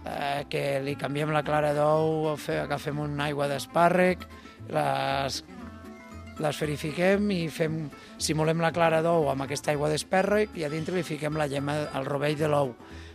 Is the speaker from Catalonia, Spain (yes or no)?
yes; Catalonia, Spain; Jo, que sóc del Pla d'Urgell, doncs hem jugat de petits als camps, als trossos